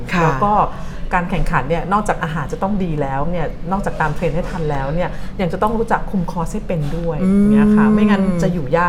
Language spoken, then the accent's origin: Thai; Southern Thailand, Thailand; แต่ดิฉันเป็นคนใต้ก็จะเน้นความเป็นใต้หน่อยว่าอาหารจะค่อนข้างสตรอง